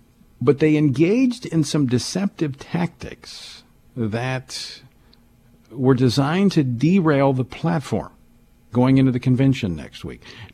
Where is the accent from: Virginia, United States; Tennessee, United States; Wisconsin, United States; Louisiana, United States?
Louisiana, United States; I am a delegate from my home state of Louisiana